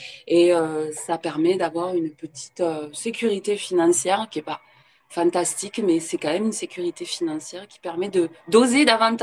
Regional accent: Occitanie, France; Par contre, je suis du Gers.

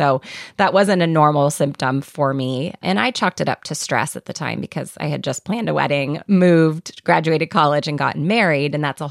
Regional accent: California, United States; My grandmother, my dad's mom, is Italian. We grew up in the Bay Area.

